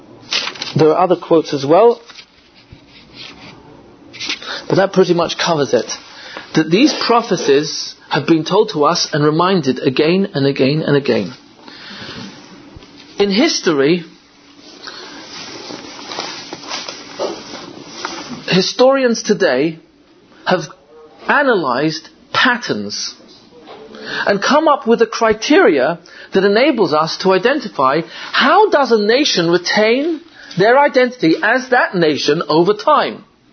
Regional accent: England, United Kingdom; My mother's born in Iraq. My father's Italian. I'm English. And three of my kids are Yankees.

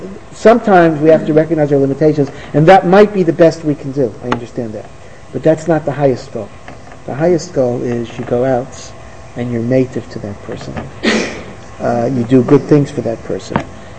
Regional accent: Hartford, Connecticut, United States; somebody I know in my hometown of Hartford wrote a book

